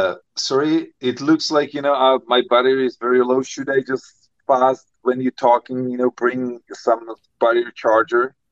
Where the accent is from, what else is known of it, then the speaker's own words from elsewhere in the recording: Prague, Czechia; English is a second language; I grew up in Prague. I have a cottage in South Bohemia